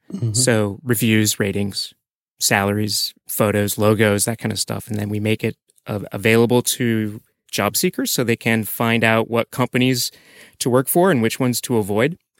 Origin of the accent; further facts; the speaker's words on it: Iowa, United States; moved away as an adult; I'm from Iowa in the United States originally, and graduated school, went to Microsoft, worked on compilers, developer tools, got tired of that after a little while, quit my job, moved to Tokyo to do something completely different.